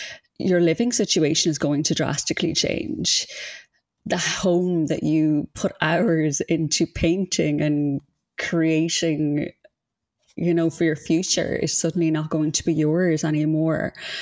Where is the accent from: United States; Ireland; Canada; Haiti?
Ireland; Galway, Connacht; now in Dublin, Ireland; You know, I'm from Galway, and life can be lonely in Dublin when you don't have family around.